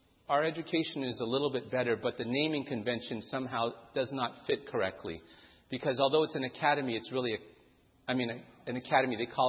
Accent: Toronto, Ontario, Canada; also born or lived in Singapore; That's because I grew up in Canada before I was speaking. I left Singapore before I was 2. I grew up in Toronto, Canada, which is why my English is more pure than some people who are a little south of Canada.

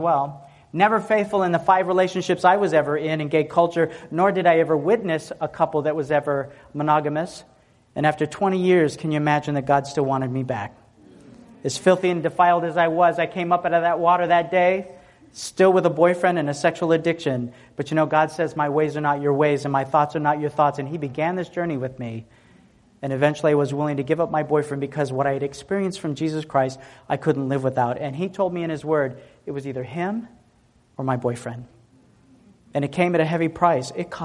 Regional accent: Tennessee, United States; Listen, I'm a country boy, I'm from Tennessee.

